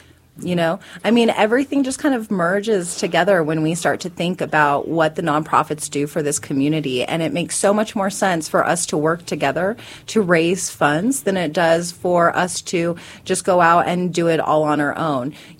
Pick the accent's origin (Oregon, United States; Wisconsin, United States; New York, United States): Oregon, United States; I grew up on the Oregon coast